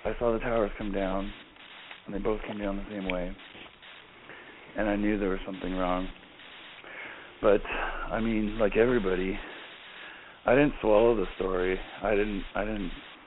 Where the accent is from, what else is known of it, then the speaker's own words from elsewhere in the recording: Windsor, Ontario, Canada; I mean, I'm from Windsor, Ontario, Canada, and, you know, I'm just a small-town boy.